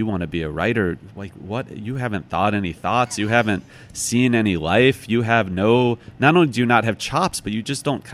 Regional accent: Illinois, United States; So I grew up a White Sox fan because I grew up outside Chicago, and okay.

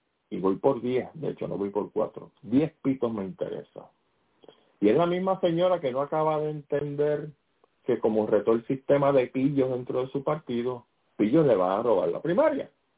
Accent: Puerto Rico; ese pájaro imbécil esté pisando mi tierra. Maldito sea la hora que nació en Puerto Rico

